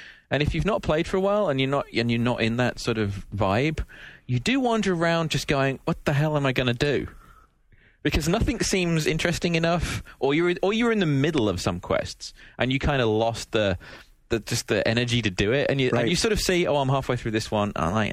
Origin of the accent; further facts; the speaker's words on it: England, United Kingdom; I was just interested in because I'm English and I remember the comic book